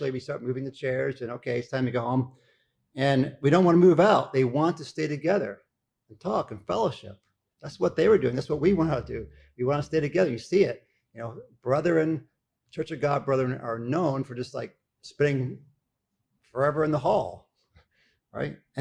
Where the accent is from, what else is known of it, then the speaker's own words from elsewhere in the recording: the South, United States; I grew up in the South